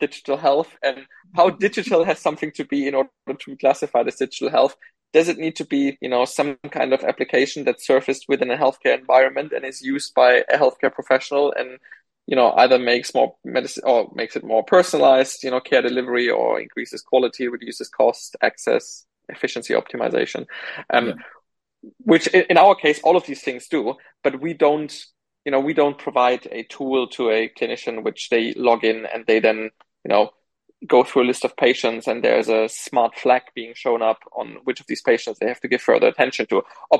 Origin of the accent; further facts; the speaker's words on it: Germany; where I grew up in Germany